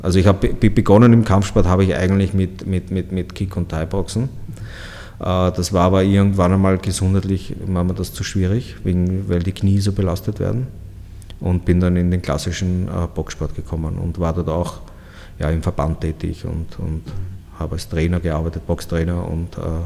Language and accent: German; Austria; ist schon ein Siegel und auch wichtig bei uns in Österreich